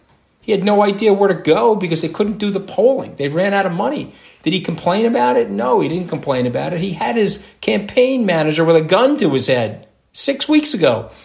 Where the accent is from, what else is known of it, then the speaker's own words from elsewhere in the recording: New York, United States; Do you think I care? I'm a New Yorker.